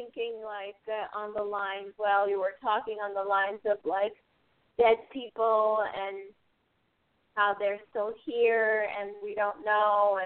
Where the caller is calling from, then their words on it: New York, United States; Yeah, I'm calling from New York